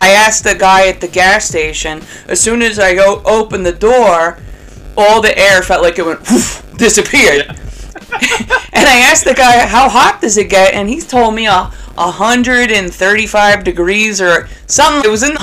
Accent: Coos Bay, Oregon, United States; You go up the southern Oregon coast. I was born and raised in Coos Bay, North Bend.

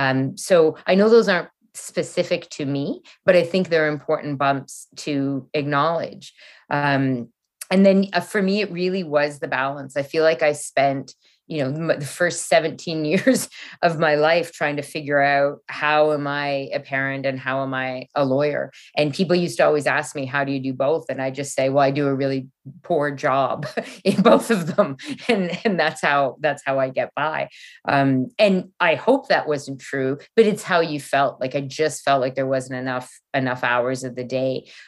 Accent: Canada; born there; And yet I say that as Canadian born, white, English speaking, heterosexual.

